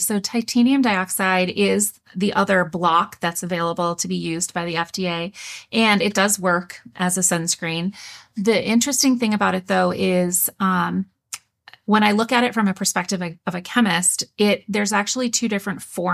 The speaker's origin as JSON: {"language": "English", "region": "Maine", "country": "United States", "moved": "yes", "said": "We're from Maine originally, and we usually travel back to see our family in the summer"}